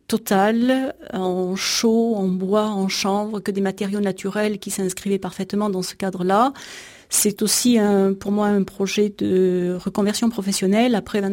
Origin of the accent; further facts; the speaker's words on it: Provence-Alpes-Côte d'Azur, France; now in Aude, France; Je suis provençale d'origine